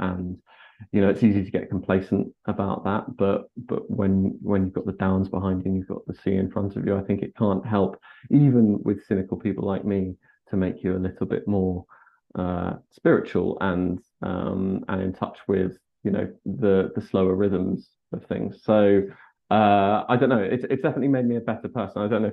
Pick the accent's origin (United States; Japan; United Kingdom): United Kingdom; London; now in Brighton, United Kingdom; I'm a Londoner